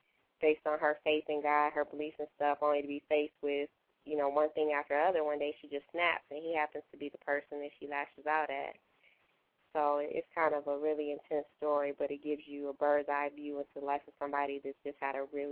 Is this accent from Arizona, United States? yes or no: no; Detroit, Michigan, United States; Okay, yeah, I'm from the west side area. McNichols and Foyer.